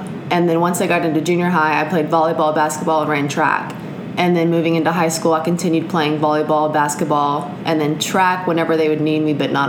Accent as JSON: {"language": "English", "town": "Liberty", "region": "Texas", "country": "United States", "tie": "born or raised there", "said": "It's right in between Houston and Beaumont, little small town. Been there all my life."}